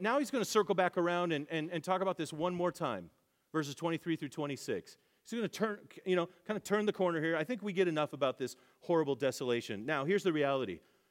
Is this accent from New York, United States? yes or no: no; Nashville, Tennessee, United States; now in San Diego, United States; I was from Nashville before I came here. The whole area of the Nashville area is 1.1 million.